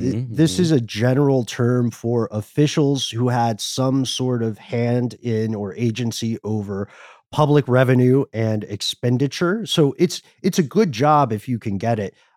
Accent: Atlanta, Georgia, United States; And, you know, we said Atlanta, Georgia.

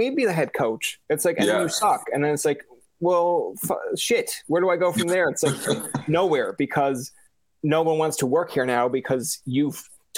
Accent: Newfoundland and Labrador, Canada; I'm a kid from Newfoundland.

